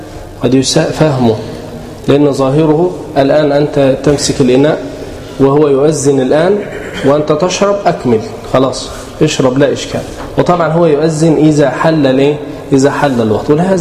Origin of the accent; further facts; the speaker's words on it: Egypt; حتى عندنا في مصر يضربوا مدفع الايه الإمساك